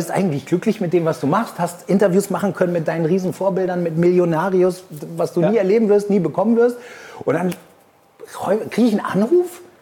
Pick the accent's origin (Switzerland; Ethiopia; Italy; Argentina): Argentina; now in Germany; und ich bin ja in Argentinien aufgewachsen.